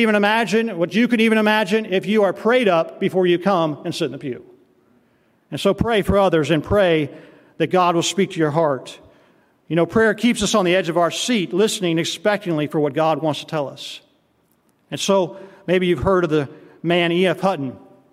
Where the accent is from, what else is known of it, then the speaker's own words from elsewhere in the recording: Tennessee, United States; I'm originally from Tennessee, and I think, man, that's a southern way to talk right there, you all.